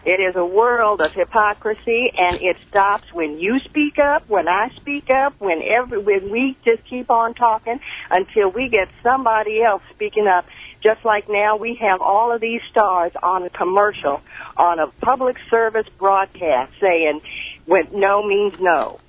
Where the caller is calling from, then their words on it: Kansas City, United States; I'm calling from Kansas City.